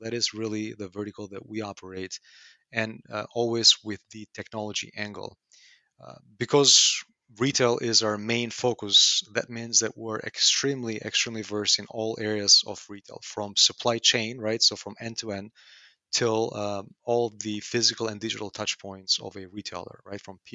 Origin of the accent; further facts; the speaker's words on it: Albania; now in United States; I am from Albania. So I was born and raised in Albania, which is the Southeast Europe, just above Greece, a very small country. And I've been here in the U.S. since 1998, so about 22 years now.